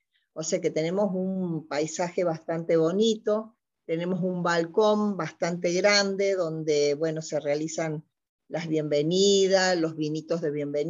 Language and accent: Spanish; Córdoba, Argentina; now in La Rioja, Argentina; porque nosotros, bueno, originariamente somos de Córdoba